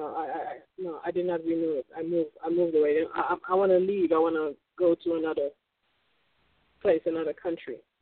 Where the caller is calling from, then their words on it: Florida, United States; I'm calling from Florida.